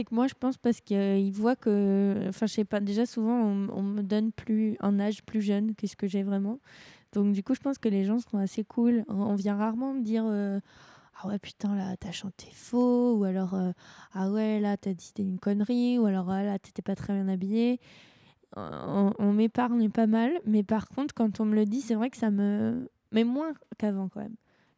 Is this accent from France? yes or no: yes; France; Vu qu'on est français en plus, ça aurait du sens.